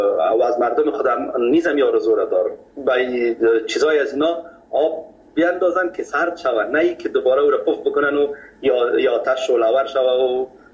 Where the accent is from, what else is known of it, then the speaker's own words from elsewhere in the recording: Kabul, Afghanistan; ما از مردم خود کابل هستیم، از شهر کونه کابل.